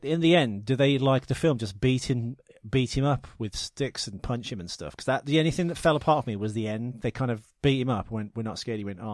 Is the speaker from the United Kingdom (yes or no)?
yes; Dudley, West Midlands, United Kingdom; I'm from Dudley. Like everyone I know is not white